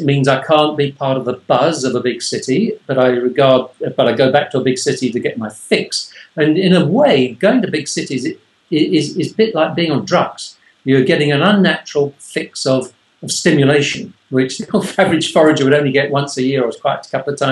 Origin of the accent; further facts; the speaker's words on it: London, United Kingdom; That living in England, I am obviously a Londoner indeed